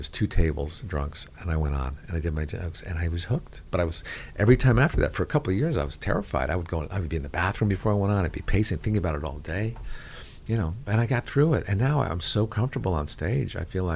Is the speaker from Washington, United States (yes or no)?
no; Connecticut, United States; now in Los Angeles, United States; I moved out to LA from Connecticut, and I had a scroll of jokes I had written on typewriter paper